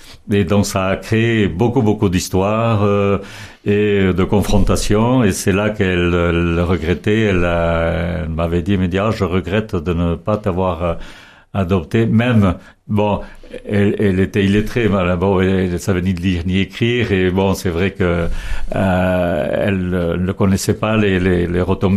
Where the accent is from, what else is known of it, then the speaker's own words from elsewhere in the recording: Saint-Étienne-de-Baïgorry, Nouvelle-Aquitaine, France; born there; Et moi, je suis né à Saint-Étienne-Baïgorry, au Pays Basque, dans la Basse Navarre. Mais il n'y a que 8 kilomètres qui nous séparent de la frontière basque espagnole.